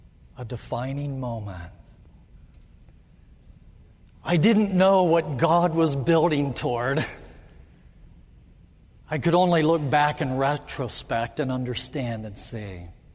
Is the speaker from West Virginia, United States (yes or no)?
no; Indiana, United States; Growing up in Indiana, I was about sports and I was particularly about basketball.